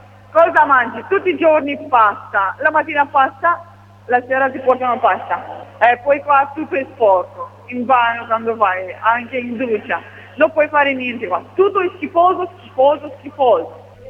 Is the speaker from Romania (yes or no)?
yes; Romania; Italian is a second language; now in Italy; Da Romania.